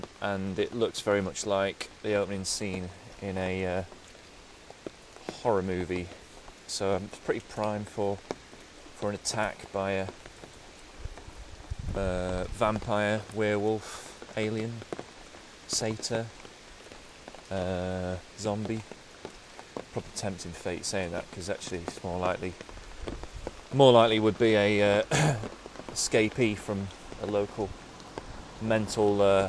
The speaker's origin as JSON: {"language": "English", "town": "Buxton", "region": "East Midlands", "country": "United Kingdom", "tie": "born or raised there", "said": "I'm in my hometown of Buxton, and right now it's 10:30"}